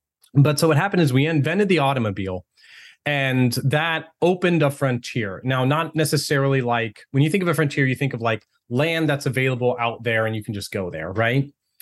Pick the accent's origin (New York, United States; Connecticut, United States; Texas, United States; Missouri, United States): Texas, United States; born there; I'm a Norwegian citizen as well as an American. My mom's from Norway. I was born in Texas.